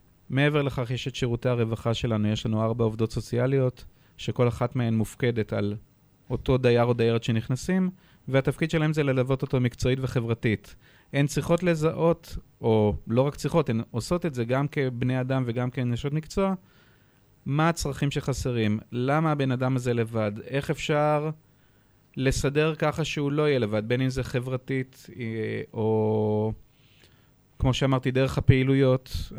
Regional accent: Hadera, Haifa District, Israel; אנחנו שכנים גיאוגרפית, הם ממשמרות, אנחנו מחדרה.

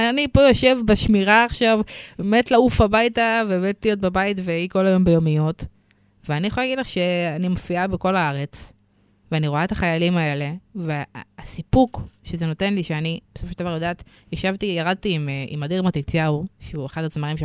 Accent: Tel Aviv, Tel Aviv District, Israel; אני מגיעה מתל אביב.

